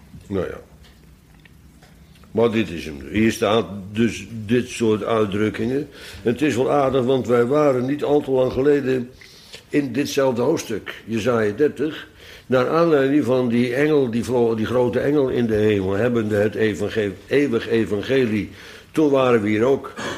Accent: Bodegraven, South Holland, Netherlands; ik kom uit Bodegraven, dus wij moesten er kaas van maken.

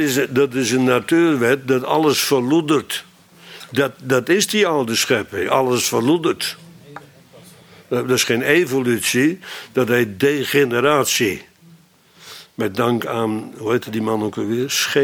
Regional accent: Sint Pancras, North Holland, Netherlands; Ja, ik kwam uit Sint Pancras.

